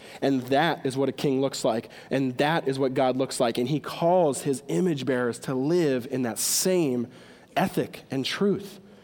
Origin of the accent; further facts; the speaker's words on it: Washington, United States; now in Hawaii, United States; I'm from Washington State and we live in Hawaii now